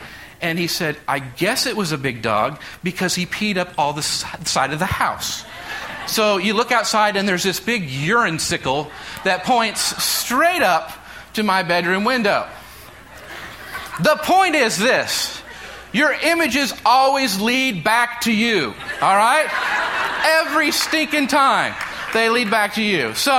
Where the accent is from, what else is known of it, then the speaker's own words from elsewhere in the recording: Kansas, United States; So this is my house when I grew up in Kansas, and this is I lived there all my life.